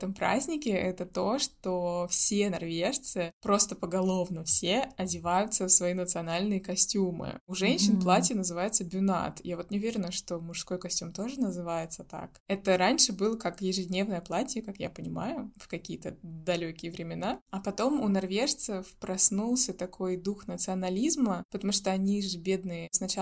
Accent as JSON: {"language": "Russian", "country": "Russia", "said": "И я говорю, из России"}